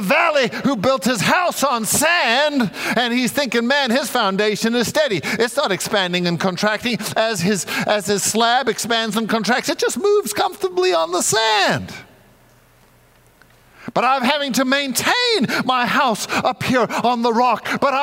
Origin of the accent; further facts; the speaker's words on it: South Africa; I grew up in South Africa at Helderberg College. It's in the Hottentots Holland Mountain Range.